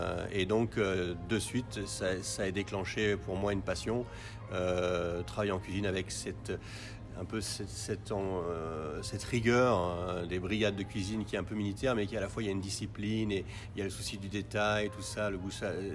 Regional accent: Cannes, Provence-Alpes-Côte d'Azur, France; Je viens de Cannes, oui.

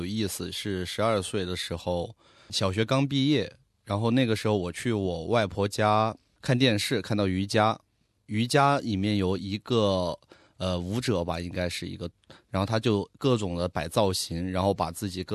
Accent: Chongqing, China; 我是重庆人，所以他帮我报考了重庆舞蹈学校

